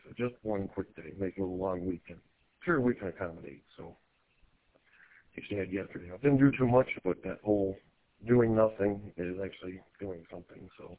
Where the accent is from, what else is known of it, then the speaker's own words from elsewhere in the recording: Cadillac, Michigan, United States; I'm originally from the Cadillac area.